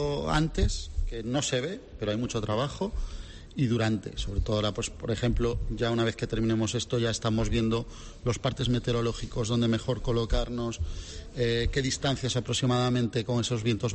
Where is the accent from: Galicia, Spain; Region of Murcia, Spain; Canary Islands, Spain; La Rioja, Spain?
Galicia, Spain; yo soy de Galicia